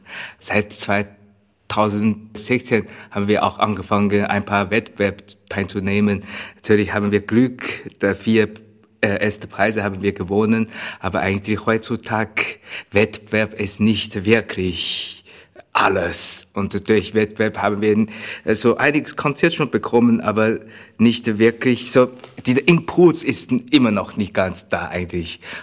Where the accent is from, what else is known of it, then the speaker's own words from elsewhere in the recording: Shanghai, China; German is a second language; now in Vienna, Austria; Ursprünglich kommen wir aus Shanghai.